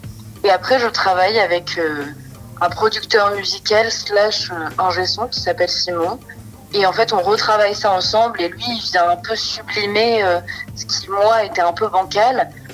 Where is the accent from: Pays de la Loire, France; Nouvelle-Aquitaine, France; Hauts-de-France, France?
Nouvelle-Aquitaine, France; Niort; J'oscille en fait depuis plusieurs années entre ma région natale, qui est la Poitou-Charentes, qui vient précisément de la ville de Niort dans le 79, et la région parisienne, voilà où je suis depuis 2-3 ans.